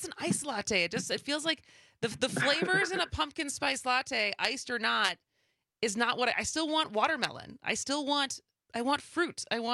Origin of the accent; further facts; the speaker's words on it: Madison, Wisconsin, United States; I grew up in Madison, and it's a lot more humid in Madison than it is in Milwaukee